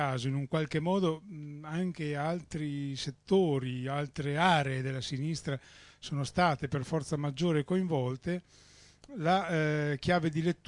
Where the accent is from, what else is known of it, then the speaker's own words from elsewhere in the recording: Reggio Emilia, Emilia-Romagna, Italy; visto che io vengo da Reggio Emilia